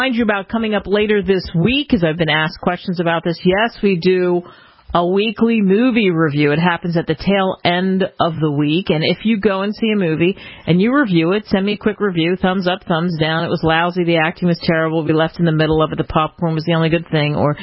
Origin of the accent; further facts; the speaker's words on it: Maryland, United States; I grew up in Maryland.